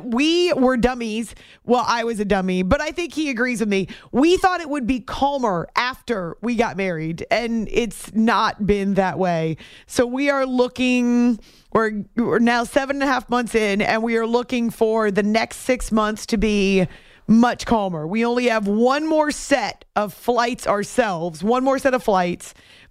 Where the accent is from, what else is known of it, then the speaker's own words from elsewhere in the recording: New Hampshire, United States; a place that I really spent a lot of time when I was growing up in New Hampshire.